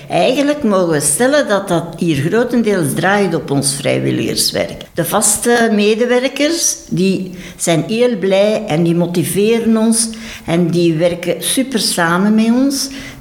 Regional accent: Beersel, Flanders, Belgium; now in Ostend, Belgium; Ik kom van Beersel, tegen Halle.

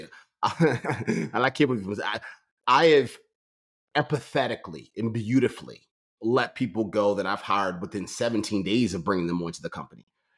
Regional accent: Baltimore, Maryland, United States; I come from Baltimore, Maryland. The best example I give is I grew up two streets over from where The Wire was shot.

